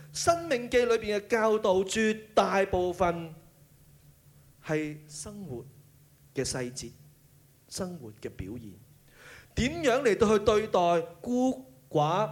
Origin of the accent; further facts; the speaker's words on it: Hong Kong; 讓我們就以我們香港人最喜歡去的地方日本做一個例子